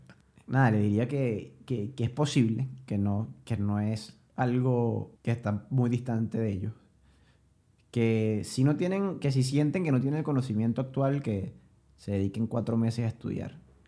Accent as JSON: {"language": "Spanish", "country": "Venezuela", "moved": "yes", "said": "yo dejé de compartir con mi familia cuando me fui de Venezuela. Y gracias a mi trabajo puedo ayudar a mi familia en Venezuela."}